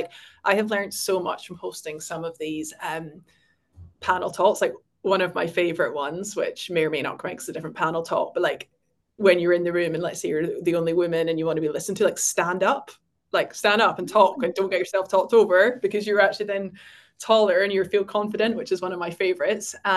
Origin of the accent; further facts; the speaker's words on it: Scotland, United Kingdom; And I'm Scottish as well, so my pronunciation is all over the place.